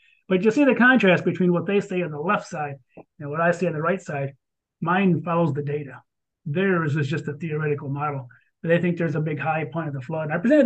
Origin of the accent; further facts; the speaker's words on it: Michigan, United States; So all you find in Michigan, Ohio, Indiana, where I grew up in Michigan, is just marine fossils